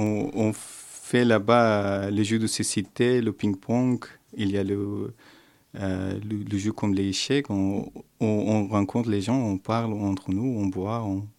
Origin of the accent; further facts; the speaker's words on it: Afghanistan; Je suis venu d'Afghanistan.